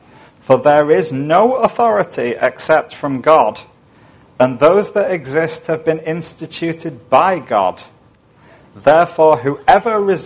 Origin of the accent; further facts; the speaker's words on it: United Kingdom; British, so that means we have at least two other identities. We're citizens of the European Union, and we're either English or belong to one of the other countries in the UK.